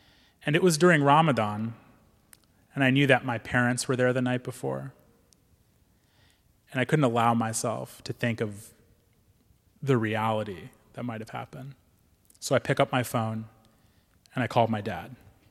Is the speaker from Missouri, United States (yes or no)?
yes; Monett, Missouri, United States; And it was great having this mosque in my hometown. Then I went to college on the East Coast